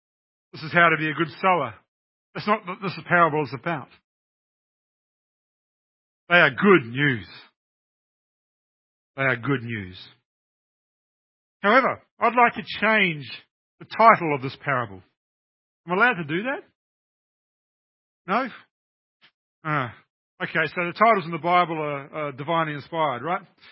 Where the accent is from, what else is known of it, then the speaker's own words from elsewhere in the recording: Hastings, Hawke's Bay, New Zealand; My hometown of Hastings in New Zealand, we used to have something called a pan.